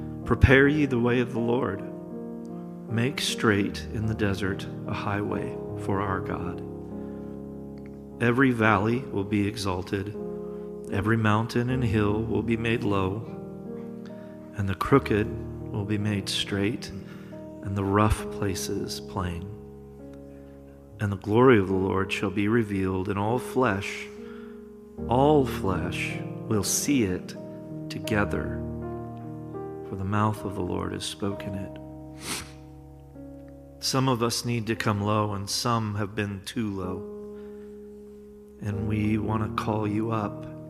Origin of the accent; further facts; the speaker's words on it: Blue Springs, Missouri, United States; also born or lived in North Kansas City; Father, I was born in North Kansas City. I was raised in Blue Springs.